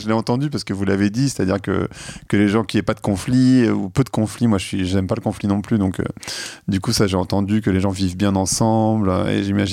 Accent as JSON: {"language": "French", "country": "Lebanon", "lives_now": "France", "said": "Et puis surtout, quand on vient du Liban et qu'on sait ce que c'est qu'une situation où vraiment ça va pas très bien, quand on est en France"}